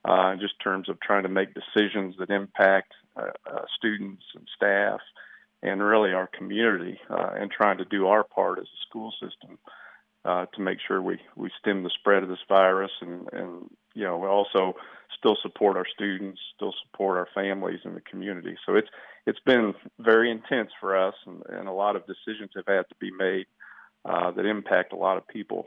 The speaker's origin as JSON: {"language": "English", "town": "Frankfort", "region": "Indiana", "country": "United States", "tie": "born or raised there", "said": "I grew up around the Frankfort, Indiana area."}